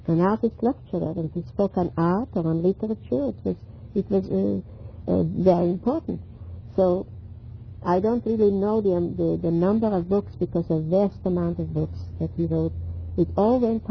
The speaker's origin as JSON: {"language": "English", "region": "New Jersey", "country": "United States", "said": "And the people, like we have in the Harrah School where we come from New Jersey"}